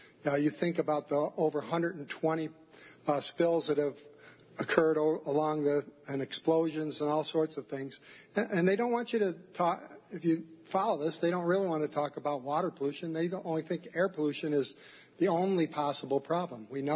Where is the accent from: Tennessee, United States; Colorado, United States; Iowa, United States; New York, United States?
New York, United States; Binghamton; now in Brooktondale, United States; But I come from Binghamton. I was the former mayor there for 8 years, the sacrifice zone, so to speak.